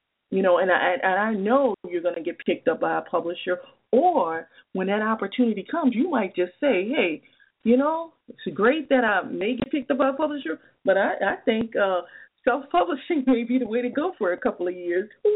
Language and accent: English; New Orleans, Louisiana, United States; we had the benefit of growing up in New Orleans, where, you know, there was a lot of history.